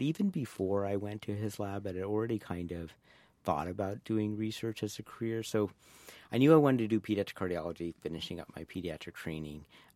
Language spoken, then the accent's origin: English; India; So I'm from India. My parents are from India.